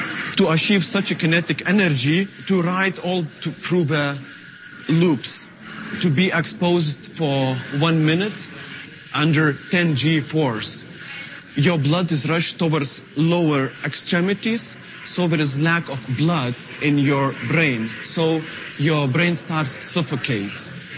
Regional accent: Lithuania; from Lithuania

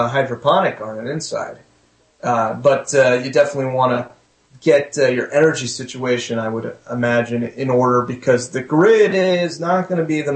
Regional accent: Florida, United States; I'm from the Sixth Borough, a.k.a. South Florida, so I got the New Yorker juice in my blood. My parents are New Yorkers.

